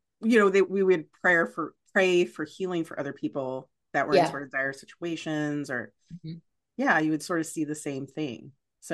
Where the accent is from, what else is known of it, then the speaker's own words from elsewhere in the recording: Phoenix, Arizona, United States; Well, let me so the time period I'm talking about is like Phoenix, Arizona. From when, let's see, ages like 5 to 12 or something like that.